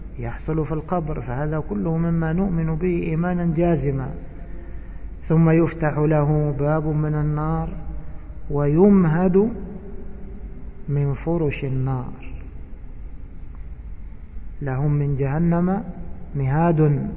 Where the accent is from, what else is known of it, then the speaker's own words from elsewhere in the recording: Egypt; عندنا في مصر لا بد من هذا، لا بد من التذكير